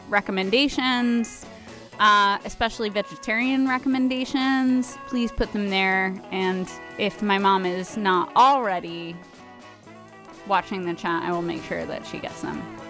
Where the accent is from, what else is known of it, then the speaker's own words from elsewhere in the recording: Jersey City, New Jersey, United States; born there; I was born here in Jersey City.